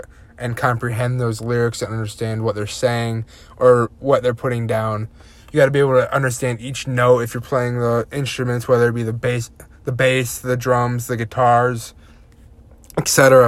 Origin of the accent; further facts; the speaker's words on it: Waterville, Ohio, United States; I'm from Waterville, Ohio, and I'm a freshman at BG this year.